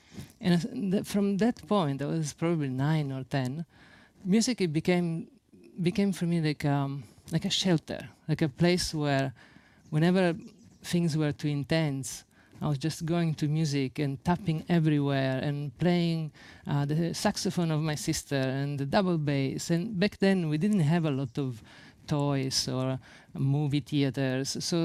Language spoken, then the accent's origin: English; Sicily, Italy; born there; English is a second language; the first thing that comes to me is that I was born in Sicily, and that for me informed so much my psyche, my personality.